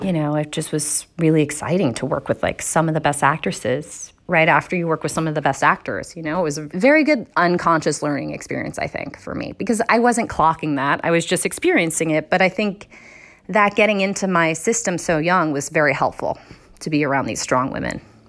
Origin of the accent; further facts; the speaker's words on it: New Jersey, United States; I'm from New Jersey, and we'd drive into New York, and I'd start.